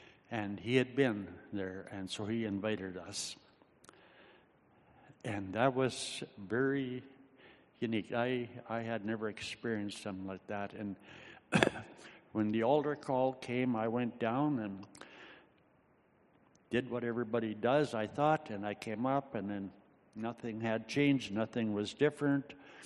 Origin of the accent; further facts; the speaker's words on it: the Prairies, Canada; also born or lived in Vanderhoof; I was born in Vanderhoof. I grew up in the prairies.